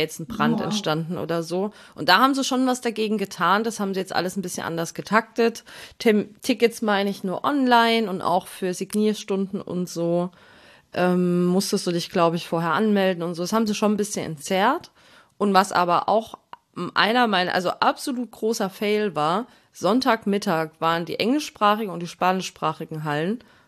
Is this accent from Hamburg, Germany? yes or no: no; Saxony, Germany; Ich komme dort aus der Nähe her, also ja, ich war schon in Chemnitz.